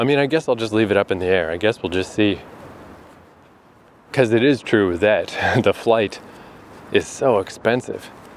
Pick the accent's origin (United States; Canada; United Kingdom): Canada; who I'm Canadian, no criminal history, passport in good standing, willing to just come here and spend money.